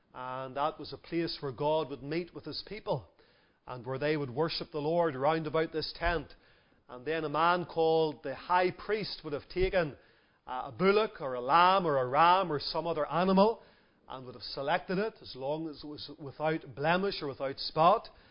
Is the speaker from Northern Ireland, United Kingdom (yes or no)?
yes; Lisburn, Northern Ireland, United Kingdom; now in Coleraine, United Kingdom; I grew up in Lisburn, and now I live in Coleraine. I've got a wife and three children, and we've been in Coleraine for about 6 years.